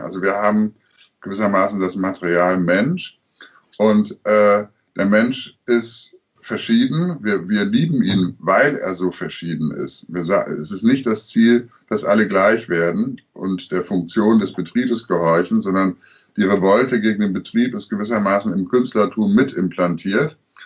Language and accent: German; Münster, North Rhine-Westphalia, Germany; ich komme aus Münster, bekanntermaßen eine katholische Stadt. Ich bin auch katholisch erzogen